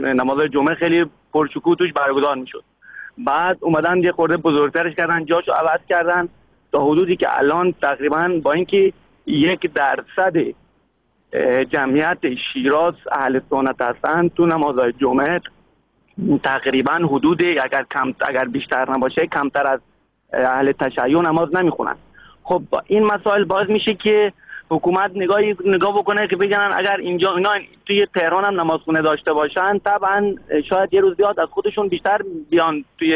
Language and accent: Persian; Iran; ما خودمون ایرانی هستیم